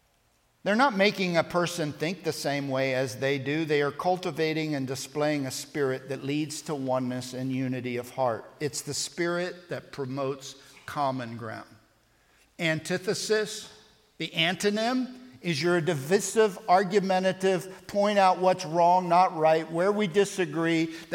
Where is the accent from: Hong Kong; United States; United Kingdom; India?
United States; Pennsylvania; I grew up outside of Philadelphia.